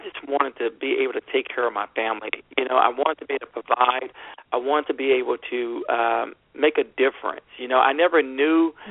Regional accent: Houston, Texas, United States; Well, I grew up in South Park Sunnyside here in Houston, Texas, which is a rough neighborhood.

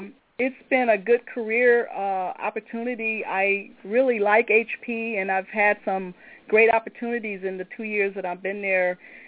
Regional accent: Detroit, Michigan, United States; I'm originally from Detroit, and I was working in Hartford, Connecticut for the Hartford Insurance Group.

